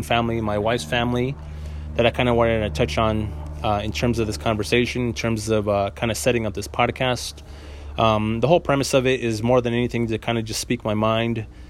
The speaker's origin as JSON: {"language": "English", "town": "San Diego", "region": "California", "country": "United States", "tie": "born or raised there", "said": "and basically growing up in San Diego. That's where I'm from."}